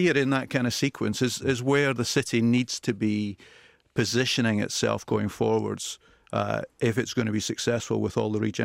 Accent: Dundee, Scotland, United Kingdom; You know, I'm from Dundee originally, and there's plenty of people there that do the same sort of thing.

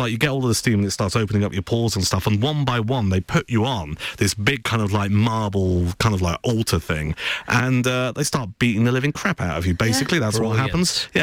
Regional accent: England, United Kingdom; Lay on the table, and being English, okay, still had my boxer shorts on because we're English, we don't take our clothes off.

